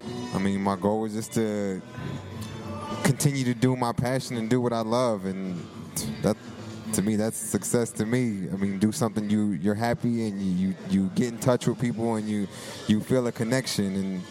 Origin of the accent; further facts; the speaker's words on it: Prairie Island, Minnesota, United States; now in Los Angeles, United States; I'm from Tetowita, Prairie Island in Minnesota. Born and raised for all across the state. Moved to L.A.